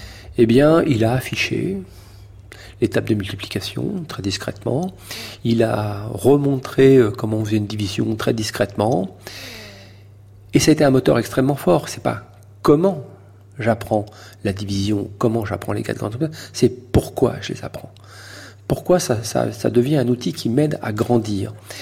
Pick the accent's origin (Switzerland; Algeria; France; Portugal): France; Paris, Île-de-France; born there; Moi, je suis né à Ménilmontant, comme vous le savez.